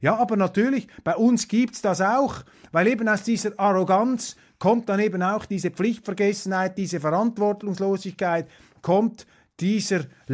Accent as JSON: {"language": "German", "country": "Switzerland", "said": "an die ich mich als Journalist, als Schweizer jemals erinnern kann."}